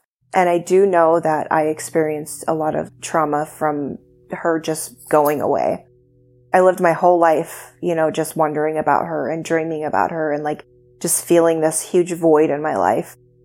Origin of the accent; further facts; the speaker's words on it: Montana, United States; born there; I was born in Montana. She was very young.